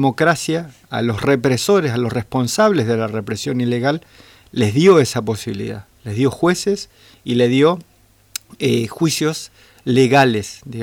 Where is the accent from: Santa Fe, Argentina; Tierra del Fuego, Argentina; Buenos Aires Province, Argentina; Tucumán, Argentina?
Santa Fe, Argentina; como santafesinos y como expresión de esa generación